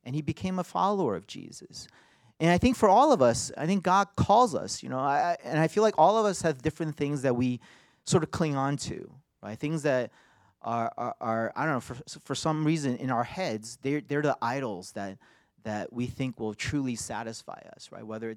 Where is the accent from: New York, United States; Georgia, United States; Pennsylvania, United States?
New York, United States; Yeah, and I think being a New Yorker, I like, you know, I think you guys are using the NIV, right?